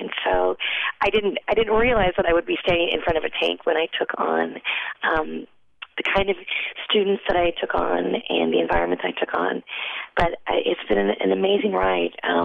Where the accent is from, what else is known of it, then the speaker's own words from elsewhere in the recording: California, United States; Growing up in Southern California, which is this microcosm of so many different ethnicities and cultures